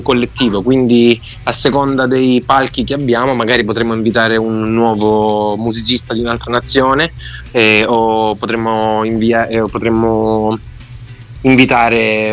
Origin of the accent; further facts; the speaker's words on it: Apulia, Italy; siamo due italiani, io ed Erika, io sono del Salento